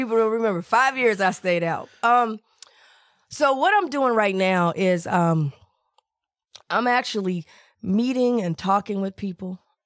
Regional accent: the South, United States; I grew up in the South going to Grambling, so I kind of understood what we had to do.

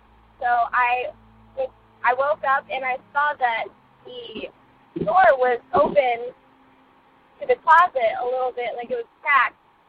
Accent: Ohio, United States; I'm from Ohio.

